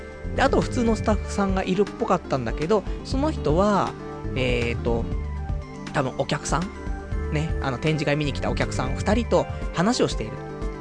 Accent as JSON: {"language": "Japanese", "town": "Ikebukuro", "region": "Tokyo", "country": "Japan", "tie": "born or raised there", "said": "地元池袋に戻りね"}